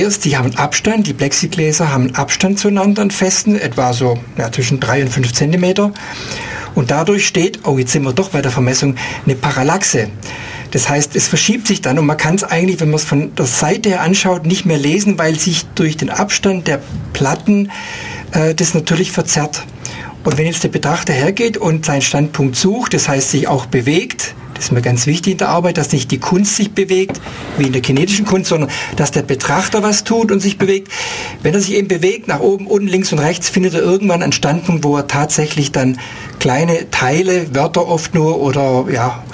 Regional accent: Reutlingen, Baden-Württemberg, Germany; born there; Ich bin in Reutlingen geboren, also in Baden-Württemberg, Reutlingen. Habe in Stuttgart Geodäsie studiert

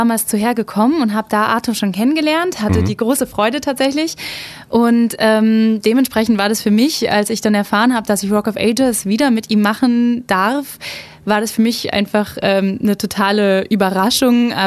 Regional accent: Neu-Ulm, Bavaria, Germany; also born or lived in France; Also ich bin tatsächlich in der Donauklinik in Neu-Ulm geboren.

